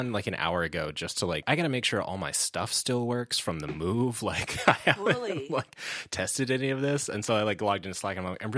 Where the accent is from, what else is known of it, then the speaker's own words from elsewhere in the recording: Chicago, Illinois, United States; now in London, United Kingdom; In my head, I was almost like … from Chicago.